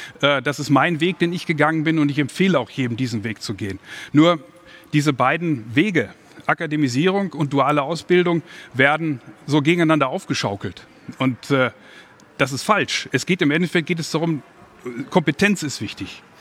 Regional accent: Kassel, Hesse, Germany; ich komme aus Kassel, nebenan ist Baunatal, da ist VW

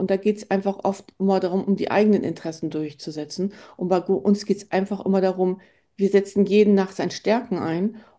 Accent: Bremen, Germany; ich bin aus Bremen

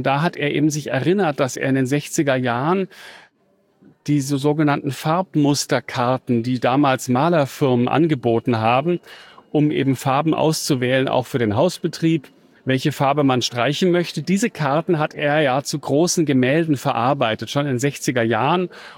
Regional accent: Munich, Bavaria, Germany; Also ich bin in München aufgewachsen

